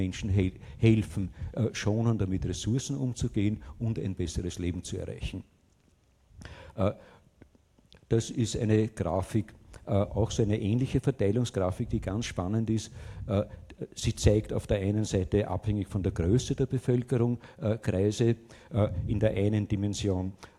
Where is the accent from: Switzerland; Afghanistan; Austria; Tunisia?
Austria; Konkret bei uns in Österreich, in Deutschland, bei euch, schaut sicherlich nicht gravierend anders aus.